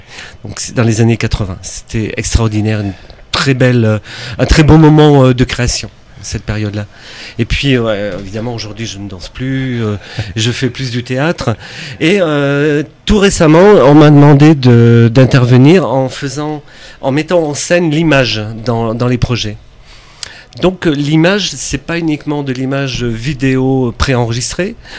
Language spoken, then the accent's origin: French; Costaros, Auvergne-Rhône-Alpes, France; moved away as an adult; Oui, alors moi je suis né à Costaro, je suis un enfant du pays. Et puis vers l'âge de 20 ans, j'étais attiré par la capitale